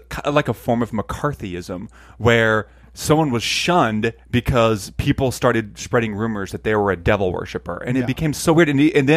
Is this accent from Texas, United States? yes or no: yes; Pampa, Texas, United States; so I grew up in Pampa, in the Bible Belt.